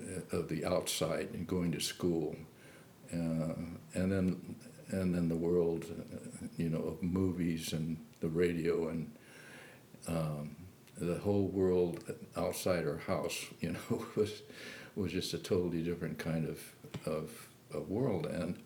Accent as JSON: {"language": "English", "town": "San Francisco", "region": "California", "country": "United States", "tie": "born there", "said": "They got married in 1929 in San Francisco, and I was born in December of 1930."}